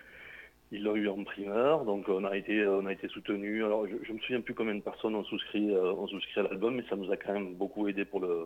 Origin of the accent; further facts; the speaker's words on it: Nouvelle-Aquitaine, France; on est vraiment en plein Sud Gironde, moi je suis de Pont-d'Oie, donc on est vraiment un groupe local